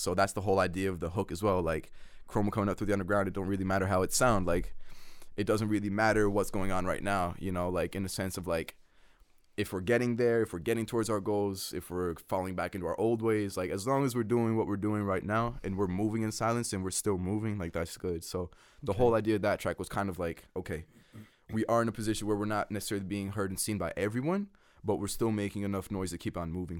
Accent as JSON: {"language": "English", "country": "France", "tie": "born or raised there", "said": "growing up in France, like, there were all these values that were kind of being put onto me"}